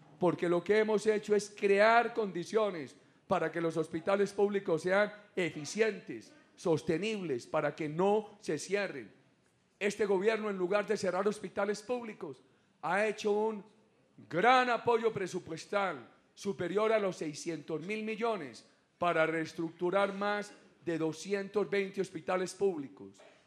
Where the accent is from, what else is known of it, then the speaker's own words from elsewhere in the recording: Antioquia, Colombia; allá donde yo vivo en Río Negro, recibí una delegación del suroeste de Antioquia y hablo de mi tierra chica